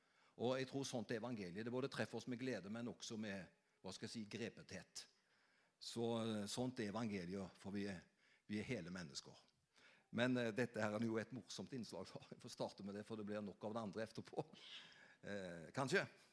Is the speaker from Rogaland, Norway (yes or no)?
yes; Avaldsnes, Rogaland, Norway; Jeg kom fra Avaldsnes på Karmøy